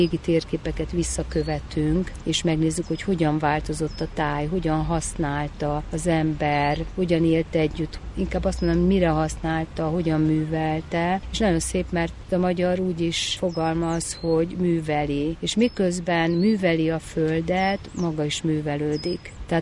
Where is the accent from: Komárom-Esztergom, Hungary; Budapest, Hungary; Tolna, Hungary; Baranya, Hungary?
Budapest, Hungary; egy budapesti gépjavító telepen nőttem fel, az édesapám gépészmérnökként vezette ezt a helyet